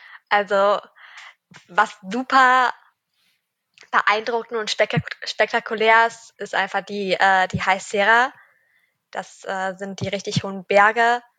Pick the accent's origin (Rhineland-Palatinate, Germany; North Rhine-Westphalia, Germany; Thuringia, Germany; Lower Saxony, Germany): North Rhine-Westphalia, Germany; Cologne; Ja, ich komme aus Köln und habe da irgendwie so ein Faible für.